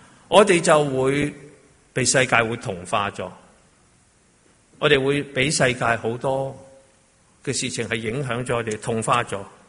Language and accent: Cantonese; China; 我们知道我们是中国人